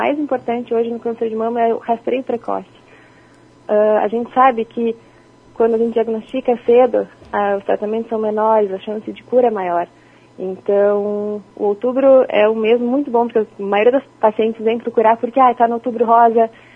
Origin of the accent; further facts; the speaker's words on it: Garibaldi, Rio Grande do Sul, Brazil; Eu sou nascida e criada em Garibaldi, meus pais, minha família toda mora aí. Eu estudei a vida inteira em Garibaldi, no Colégio Santa Inês, desde a pré-escola até o ensino médio. E depois me mudei para Porto Alegre